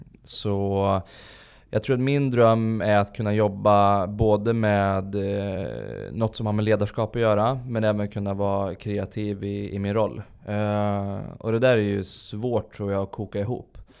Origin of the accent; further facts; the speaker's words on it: Karlstad, Värmland, Sweden; Ja, jag inbillar mig att jag lyckas träna bort min dialekt